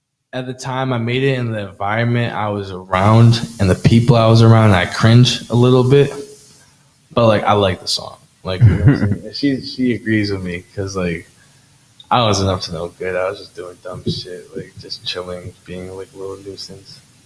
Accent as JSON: {"language": "English", "country": "Jamaica", "also_born_or_lived": "United Kingdom", "said": "And I know I'm Jamaican, so like I'm Jamaican and British."}